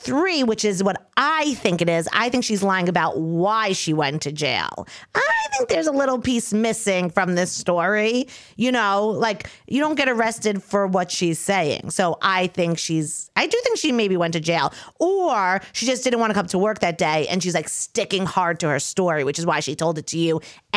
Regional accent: New York, United States; now in New York City, United States; No, but I'm from Long Island. Like, I know what they look like.

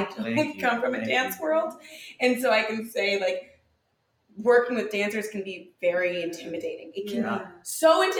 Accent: California, United States; Because y'all from San Diego, and I'm from California. My family vacationed in San Diego.

